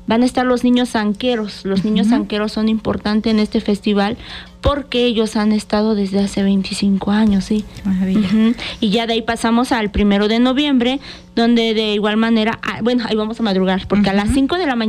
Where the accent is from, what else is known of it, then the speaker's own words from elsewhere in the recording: Mexico; El objetivo, les repito, es rescatar nuestra identidad como mexicanos